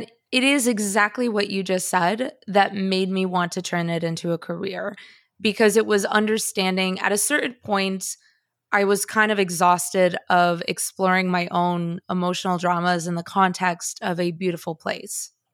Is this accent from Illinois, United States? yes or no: yes; Chicago, Illinois, United States; also born or lived in Bogota, Colombia; And yet, I grew up in Chicago and I don't have an accent and I had all my formative years in the United States and visually I'm very white passing as a Latina.